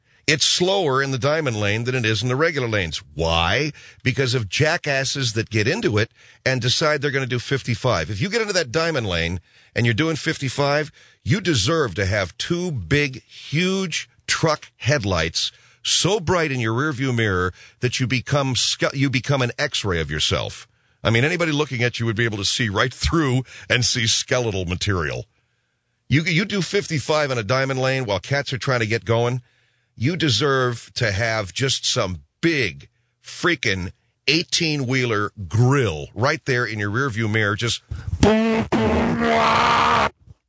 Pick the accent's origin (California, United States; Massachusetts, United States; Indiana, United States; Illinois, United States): California, United States; Arcadia; I'm going to be at Dave and Buster's in Arcadia. That's my hometown, baby. It's in the Gap, San Gabriel Valley, that is.